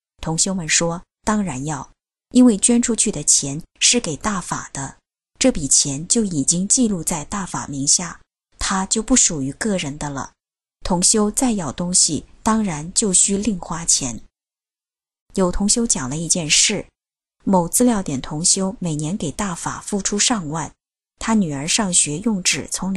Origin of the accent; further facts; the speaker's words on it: China; 因为对联是我们中国人的传统